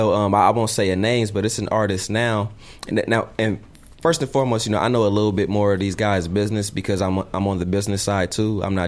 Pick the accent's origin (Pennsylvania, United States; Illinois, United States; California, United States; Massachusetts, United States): California, United States; Like, cause I'm from South Central, you know, and everybody like has entertainment dreams.